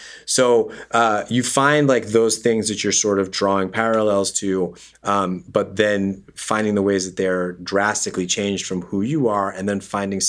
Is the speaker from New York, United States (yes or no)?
yes; Yonkers, New York, United States; I grew up in Yonkers, New York, which is Lower Westchester County.